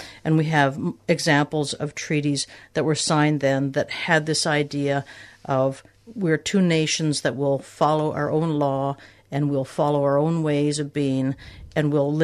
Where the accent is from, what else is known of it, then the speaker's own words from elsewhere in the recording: Manitoba, Canada; We come from Canada. We're both Indigenous scholars from Manitoba